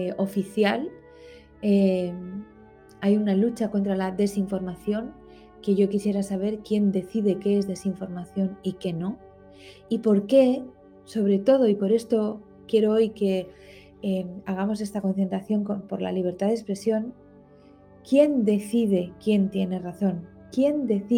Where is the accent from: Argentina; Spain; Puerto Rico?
Spain; por lo menos en mi país, desde donde te estoy hablando, que es España